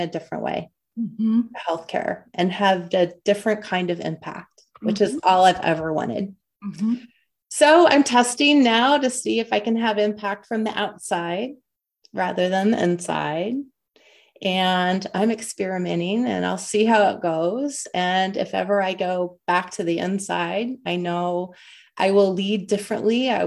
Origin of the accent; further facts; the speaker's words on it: Boonville, Indiana, United States; I grew up in Boonville, Indiana, very small town.